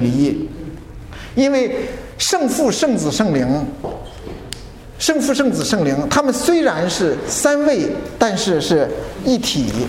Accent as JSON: {"language": "Chinese", "country": "China", "said": "那么是特别是我们中国人，可能我们也容易受到这样一个影响"}